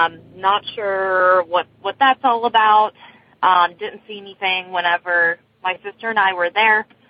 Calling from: Beaver, Pennsylvania, United States; I'm calling from Beaver, Pennsylvania.

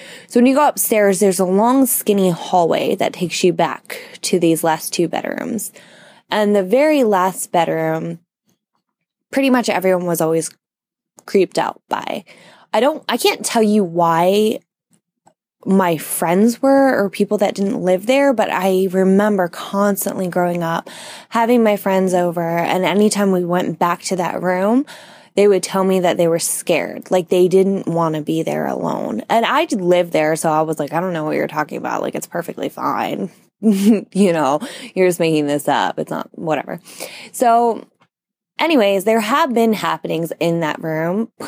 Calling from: Florida, United States; I'm calling from Central Florida.

